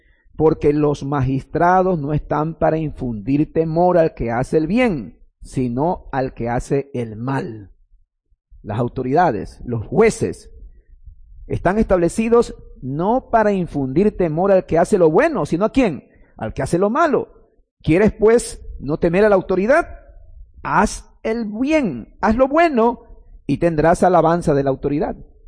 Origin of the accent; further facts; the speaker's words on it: Ecuador; Ustedes recordarán, tal vez como nosotros como ecuatorianos